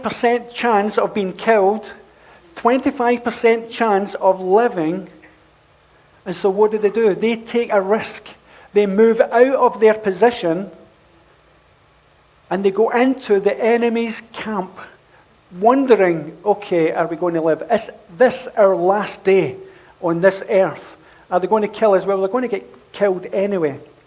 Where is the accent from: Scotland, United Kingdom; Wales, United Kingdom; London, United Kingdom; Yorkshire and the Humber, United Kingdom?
Scotland, United Kingdom; Glasgow; I was brought up in Castlemilk, so I'm not going to be anyone that's going to do anything. I mean, what can God use? How can God use someone from a housing scheme in Castlemilk?